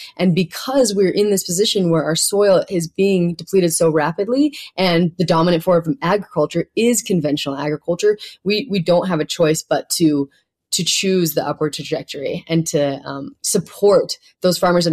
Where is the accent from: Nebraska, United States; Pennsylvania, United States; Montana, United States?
Montana, United States; I come from Montana